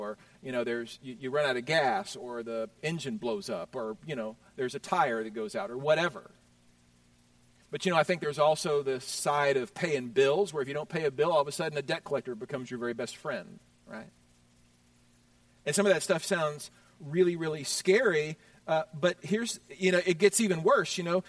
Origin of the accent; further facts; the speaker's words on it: Houston, Texas, United States; I grew up in Houston, Texas.